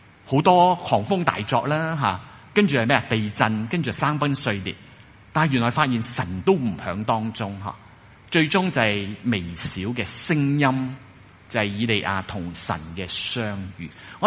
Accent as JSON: {"language": "Cantonese", "region": "Guangdong", "country": "China", "said": "即系我哋广东人即系一个即系俗语都会用孟三美"}